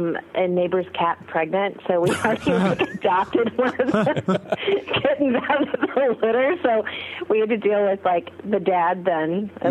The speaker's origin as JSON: {"language": "English", "region": "New Mexico", "country": "United States", "tie": "born or raised there", "said": "we had a black cat when I was growing up in New Mexico"}